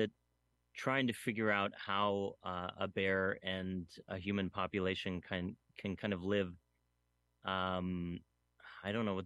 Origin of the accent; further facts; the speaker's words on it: Northeast, United States; I grew up in the Northeast, and we have plenty of them. And where I am now in the Catskills has a pretty stable population of about 2,000 black bears.